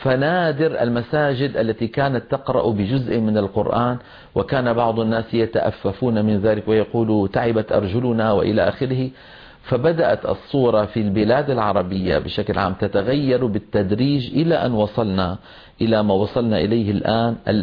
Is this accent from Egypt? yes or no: no; Damascus, Damascus Governorate, Syria; ولدت في مدينة دمشق سنة 55 و900 ميلادية، ونشأت وتعلمت في مدارسها،